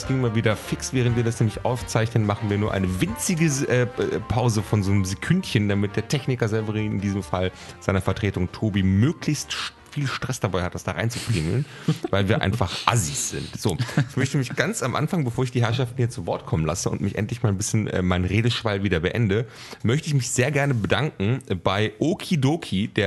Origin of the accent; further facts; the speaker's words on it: Göttingen, Lower Saxony, Germany; war in meiner alten Heimat in Göttingen. Denn an alle Hörer, die es noch nicht wussten, das ist meine Hometown.